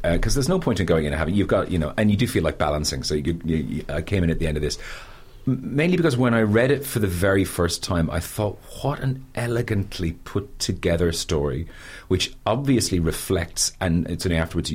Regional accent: Crumlin, Leinster, Ireland; But, you know, I grew up in Crumlin, so our church was huge.

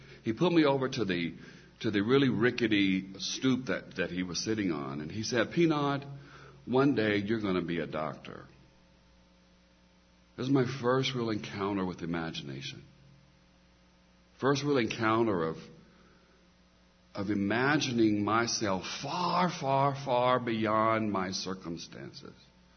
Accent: Okmulgee, Oklahoma, United States; born there; I was born in Okmulgee, Oklahoma, out in the country, really, a community called Nuyaka, which is a Choctaw Native American and African American community back then.

